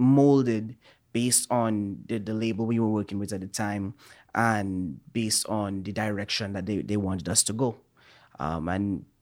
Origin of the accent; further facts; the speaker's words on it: Trinidad & Tobago; also born or lived in Antigua and Barbuda; because I was raised in Trinidad, that's all I knew at the time. I only knew Trinidad. I didn't know anything about Antigua other than the fact that I was born there.